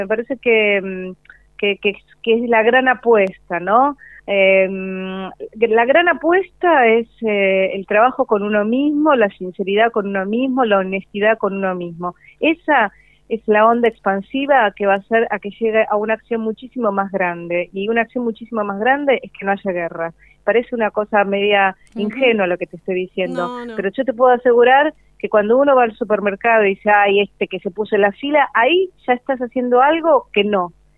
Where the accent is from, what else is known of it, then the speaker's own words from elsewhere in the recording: Argentina; siendo absolutamente argentina.